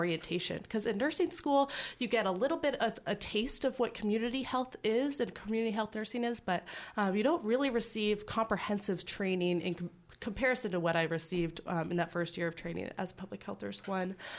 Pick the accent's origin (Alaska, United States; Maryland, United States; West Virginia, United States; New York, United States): Alaska, United States; Homer; I came up to Anchorage back home because I'm actually from Homer.